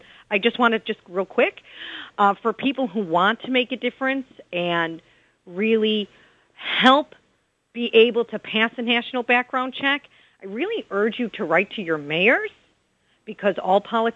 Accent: Chicago, Illinois, United States; I'm not. I'm from Chicago.

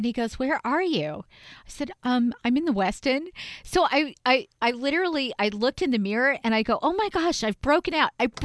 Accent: California, United States; I'm a girl from Southern California, okay?

